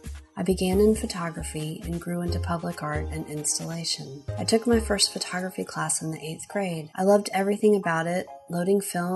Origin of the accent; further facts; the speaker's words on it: Atlanta, Georgia, United States; I was born and raised in Atlanta. Most of my immediate family is still here. I love this town, and I really never saw any reason to leave it.